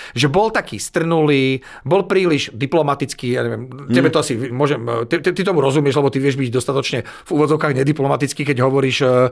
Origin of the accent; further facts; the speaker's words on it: Žilina, Žilina Region, Slovakia; Ja nič, ako Žilinčan som vždy bral